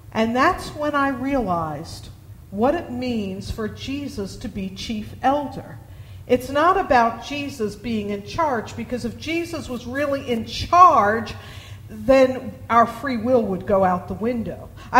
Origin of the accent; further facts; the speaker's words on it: New York, United States; Then I would get tough because, after all, I am a New Yorker